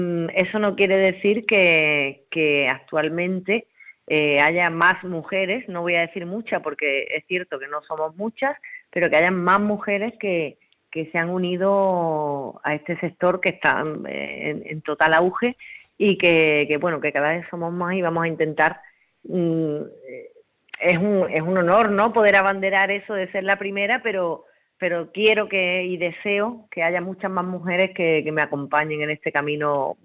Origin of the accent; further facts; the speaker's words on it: Huelva, Andalusia, Spain; yo soy militar profesional del Ejército del Aire y estaba destinada en Madrid. Y bueno, soy de Huelva y estaba deseando venir a mi tierra.